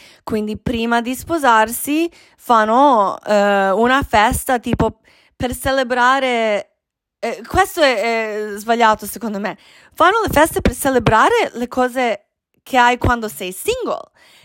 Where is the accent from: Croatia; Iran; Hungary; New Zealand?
Croatia; Italian is a second language; eravamo due immigrati comunisti, lei cinese, io croata